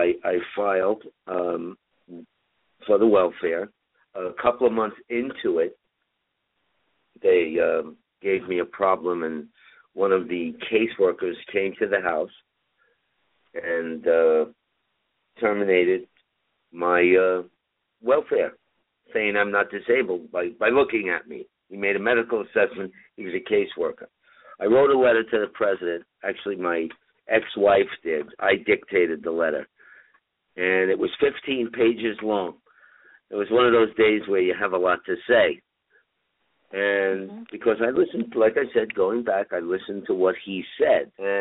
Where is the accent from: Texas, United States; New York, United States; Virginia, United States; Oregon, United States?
New York, United States; New York City; I grew up in East Harlem. By the way, you said East New York. That's Brooklyn. East Harlem, New York.